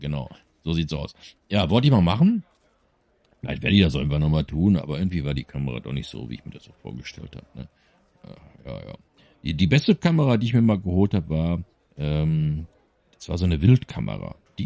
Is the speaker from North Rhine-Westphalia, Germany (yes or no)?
yes; North Rhine-Westphalia, Germany; Aber ich komme hier aus dem Pott, verdammte Scheiße, ja?